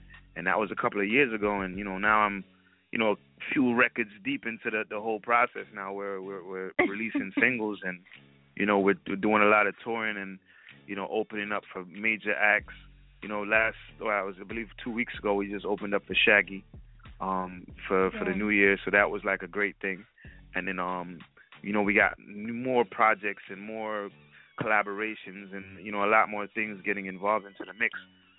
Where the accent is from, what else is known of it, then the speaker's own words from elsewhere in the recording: Jamaica; I'm Jamaican, of course, and great-grandparents are Chinese, so that brings the Jamaican Chinese